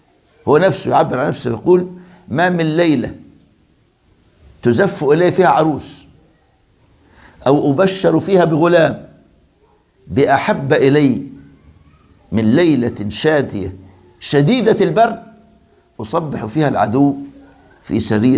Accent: Egypt; عندنا في مصر

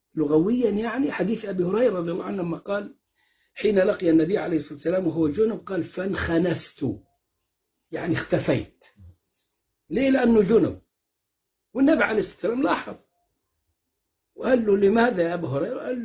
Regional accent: Egypt; واحنا كنا كمصريين وفلاحين ولا صعايدة

